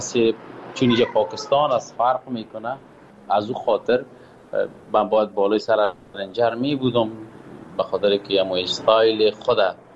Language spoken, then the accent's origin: Persian; Kabul, Afghanistan; now in Pakistan; از وطن دور هستم، دور از کابل جان هستیم، دور از افغانستان هستیم، دلتنگ هم و هوا آمدیم. فعلا پاکستان هستم